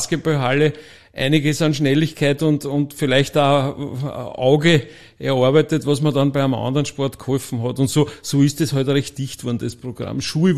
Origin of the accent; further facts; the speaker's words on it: Gmünd, Lower Austria, Austria; Ich komme aus dem Waldviertel, aus Gmünd, vielen bekannt oder manchen bekannt als, wie immer sagt, die zweite große geteilte Stadt im deutschen Sprachraum, also Berlin und Gmünd